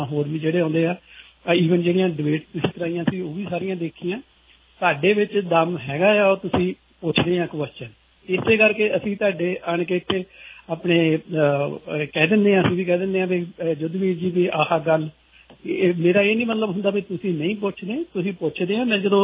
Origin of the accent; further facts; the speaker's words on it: Punjab, India; ਮੈਂ ਆਪਣੀ ਜਿਹੜੀ ਕਮਿਊਨਿਟੀ ਪੰਜਾਬ ਤੋਂ ਹਾਂ